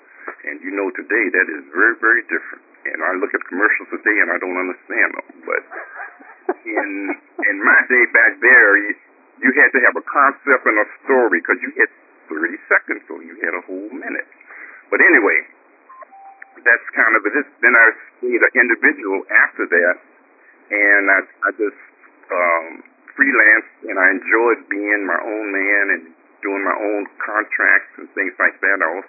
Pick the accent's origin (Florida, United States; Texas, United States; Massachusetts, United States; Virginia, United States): Virginia, United States; Richmond; Basically, I'm from Richmond, Virginia, and I went to New York.